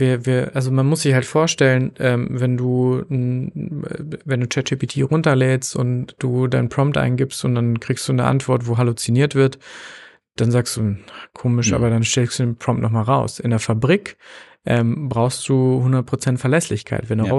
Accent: North Rhine-Westphalia, Germany; wir kommen aus Ostwestfalen, aus einer Region, die vielleicht eher bodenständig da so denkt.

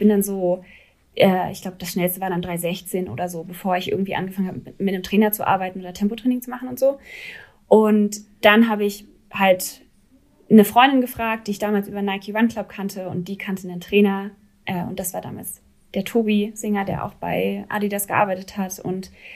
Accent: Berlin, Germany; Also ich bin aufgewachsen in der Nähe vom Tierpark und das ist so Ost, auf jeden Fall Ost-Berlin, aber eher so mittig Ost-Berlin. Und dann bin ich immer weiter an den Rand gezogen.

